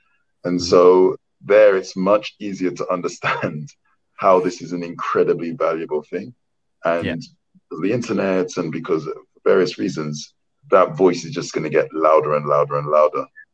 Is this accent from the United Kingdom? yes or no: no; Nigeria; born there; when I was born in Nigeria, even in my first few years, one Naira, Nigerian Naira, the currency, was worth more than one US dollar.